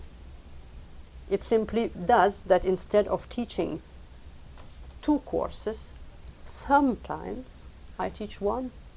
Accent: Lithuania; first language Lithuanian; English is a second language; Otherwise, I feel that I myself do best translating into Lithuanian, because that's my mother tongue after all.

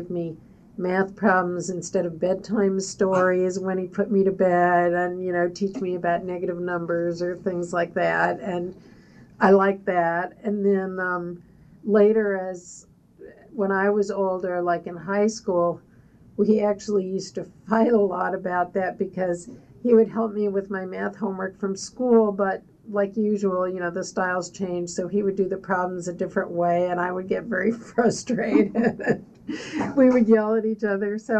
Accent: Tucson, Arizona, United States; also born or lived in New York; I was born in New York and grew up in Tucson, Arizona

